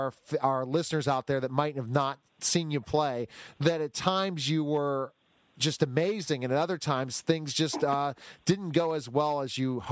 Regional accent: Pittsburgh, Pennsylvania, United States; Both of us were really good fans of his growing up in Pittsburgh.

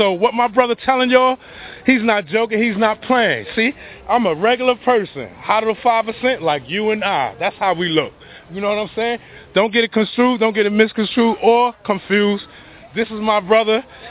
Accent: Brooklyn, New York, United States; I'm from Brooklyn, Brownsville.

